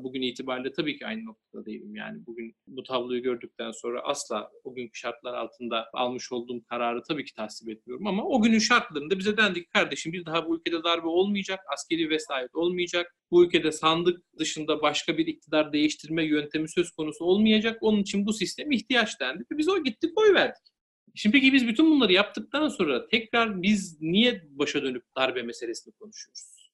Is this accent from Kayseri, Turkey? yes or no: no; Denizli, Turkey; ben Denizliliyim, aslen de Yörüğüm.